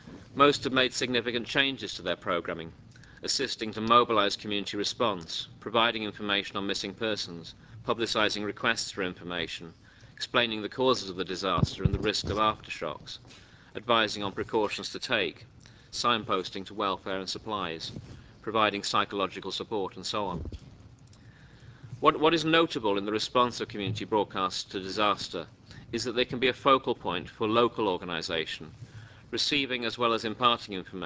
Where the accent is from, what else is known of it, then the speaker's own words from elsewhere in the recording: United Kingdom; I'm not from Haiti, I should say. I'm from the UK